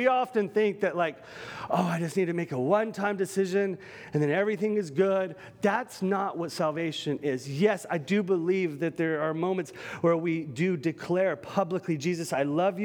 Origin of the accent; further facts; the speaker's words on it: California, United States; I gotta remember, I can't offend every Californian, but I'm from California, so I can do that, right?